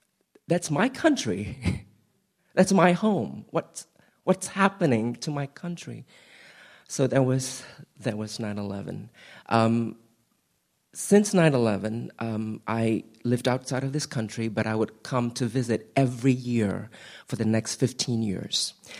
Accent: Singapore; now in United States; I was born and raised in Singapore in a Muslim family. All my life, though, I've always wanted to come to America.

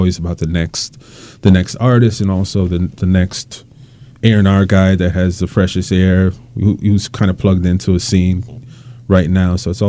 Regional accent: Jamaica; So I came up with the being Jamaican and being a fan

